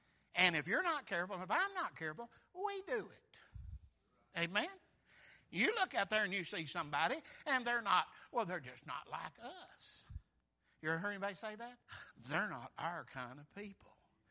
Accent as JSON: {"language": "English", "town": "Chickamauga", "region": "Georgia", "country": "United States", "said": "I'm glad I'm from the South. I'm glad I'm a Georgian. I'm glad I'm from Chickamauga."}